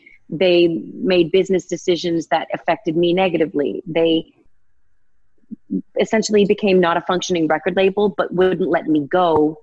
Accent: Boston, Massachusetts, United States; now in Los Angeles, United States; Yeah, and I know I sound like a weird LA hippie now, and like I'm saying I'm from Boston, but like, I don't know.

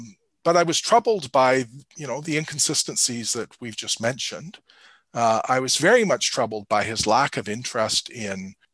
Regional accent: British Columbia, Canada; And I come from, I'm not from Ontario, I come from British Columbia

